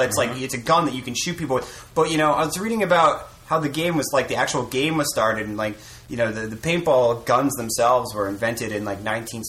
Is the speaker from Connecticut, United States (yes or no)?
yes; Connecticut, United States; I'm from Connecticut.